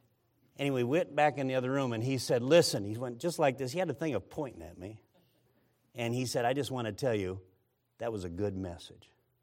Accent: Nebraska, United States; hey, listen, we're from Nebraska. We're glad to have you here for this game.

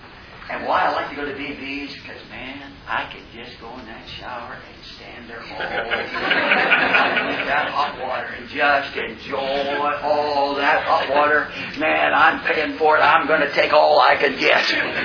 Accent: Indiana, United States; Where are you from? I'm from South Indiana.

